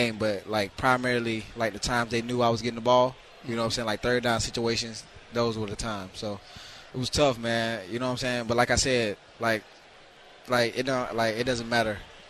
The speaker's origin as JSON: {"language": "English", "region": "Georgia", "country": "United States", "said": "So, actually, I'm from Georgia, so I'm going to watch it with my family."}